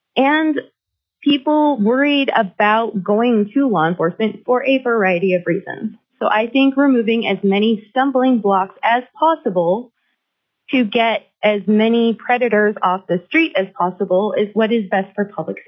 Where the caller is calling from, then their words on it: Fairbanks, Alaska, United States; I am calling in from the Lower Tanana Dene Lands in Fairbanks, Alaska.